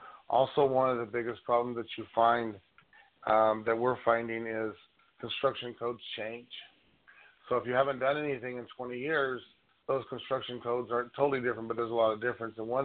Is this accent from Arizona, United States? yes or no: yes; Phoenix, Arizona, United States; also born or lived in Portland; now in Albuquerque, United States; I grew up in the Phoenix market. It's in Portland for quite a while